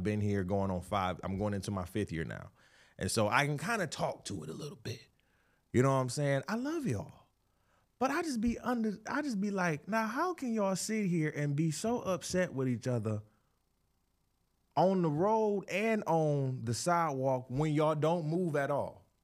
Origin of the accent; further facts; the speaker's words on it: Detroit, Michigan, United States; Y'all know I'm not from New York. I'm from Detroit. I'm from Michigan. Shout out to Michigan. 313 in the building. Detroit in the building.